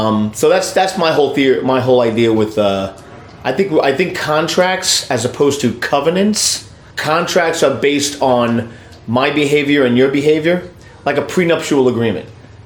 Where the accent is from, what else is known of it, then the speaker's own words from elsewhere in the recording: New York, United States; now in New Jersey, United States; like, the New York really comes out, man. I live in Jersey. I'm from New York, but I'm in Jersey.